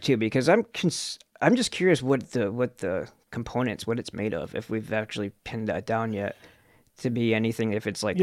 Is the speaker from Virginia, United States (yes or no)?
no; New York, United States; I'm from New York, so it's like Ghostbusters, but it's Ballbusters.